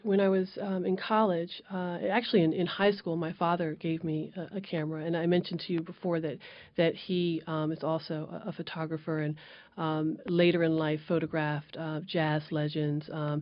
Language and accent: English; Silver Spring, Maryland, United States; When I was growing up, I grew up in Silver Spring, Maryland.